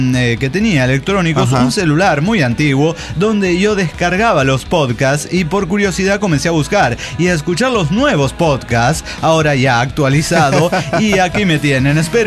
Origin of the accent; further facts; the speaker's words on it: Peru; now in Nagoya, Japan; Soy peruano que vive en Japón, más específicamente en Nagoya, una de sus ciudades más concurridas.